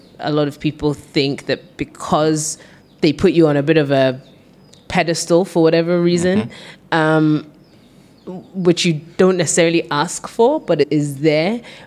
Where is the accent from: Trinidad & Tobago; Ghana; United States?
Ghana; also born or lived in United Kingdom; As much as we are both Ghanaian